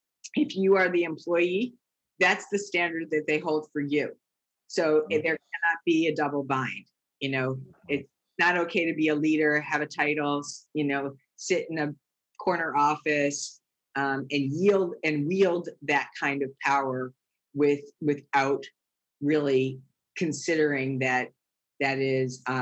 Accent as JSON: {"language": "English", "region": "East Coast", "country": "United States", "tie": "born or raised there", "said": "And I grew up on the East Coast, and we had a little chain restaurant group"}